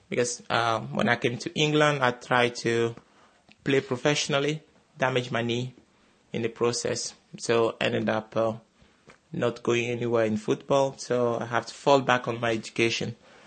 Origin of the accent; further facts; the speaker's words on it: Togo; now in London, United Kingdom; I'm from Togo. At the moment, I'm living in London.